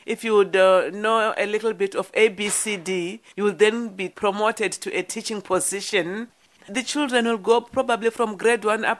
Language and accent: English; Marondera, Mashonaland East, Zimbabwe; I grew up in Marondera, 40 kilometers from Harare.